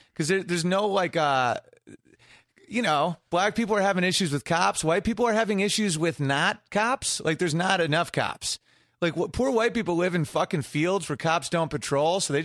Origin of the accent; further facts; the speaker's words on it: Oswego, New York, United States; Dude, I'm from Oswego, New York, and there's a Fulton, New York.